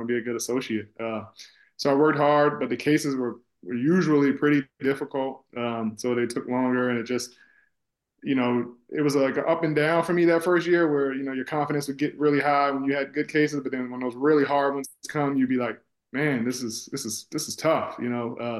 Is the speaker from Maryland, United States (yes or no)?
yes; Columbia, Maryland, United States; now in San Antonio, United States; I'm originally from Maryland, Columbia, Maryland, so the Washington, D.C. area.